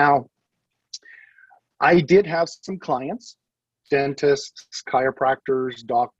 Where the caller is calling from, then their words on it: Boise, Idaho, United States; I'm down here in Boise, Idaho, in that market, the lovely Treasure Valley in not Iowa, in the center of the United States, but way out in the Northwest.